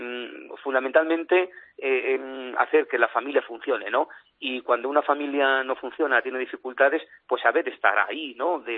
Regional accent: Castile and León, Spain; de las novenas a la Virgen de Nieva, la patrona de mi pueblo, el mes de mayo

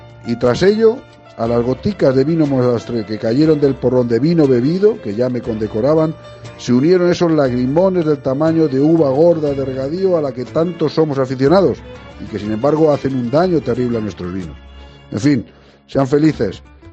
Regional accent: Pedro Muñoz, Castilla-La Mancha, Spain; que además era muy parecida a la discoteca Europa 2001 que había en mi pueblo, en Pedro Muñoz.

